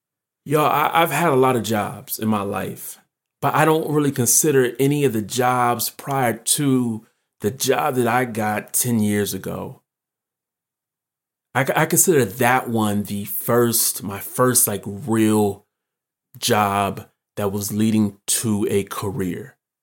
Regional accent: Ohio, United States; growing up in Ohio, where I grew up

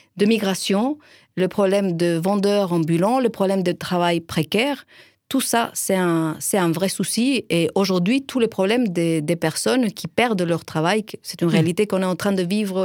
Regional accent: Chile; C'est sûr, chez nous, au Chili, il n'y a pas de moyens.

